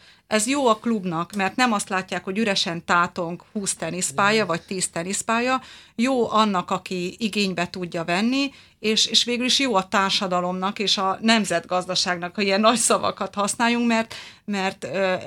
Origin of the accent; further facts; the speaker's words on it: Nyíregyháza, Szabolcs-Szatmár-Bereg, Hungary; Én Nyíregyházán nőttem föl